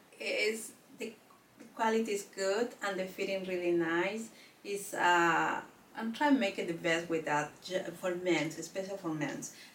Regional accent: Peru; English is a second language; now in Queens, United States; Yes, I come from Peru to Mexico.

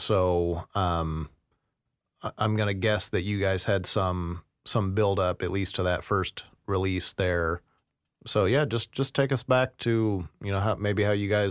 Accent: Indiana, United States; I'm from Central Indiana.

